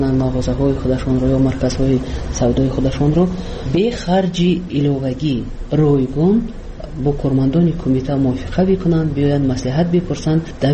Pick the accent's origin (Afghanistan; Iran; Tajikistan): Tajikistan; first language Tajik